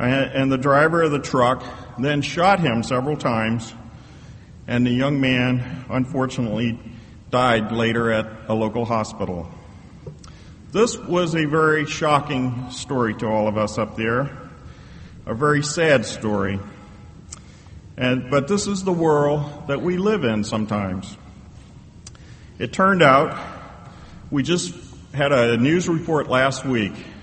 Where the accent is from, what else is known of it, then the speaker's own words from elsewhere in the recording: Pennsylvania, United States; As he said, I'm from Pennsylvania, actually from central Pennsylvania, where there's mountains and valleys.